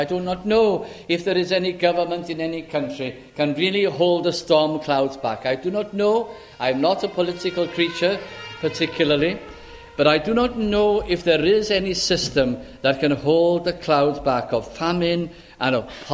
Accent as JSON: {"language": "English", "town": "Caernarfon", "region": "Wales", "country": "United Kingdom", "tie": "born or raised there", "moved": "yes", "said": "I think I was brought up in Carnarvon, North Wales."}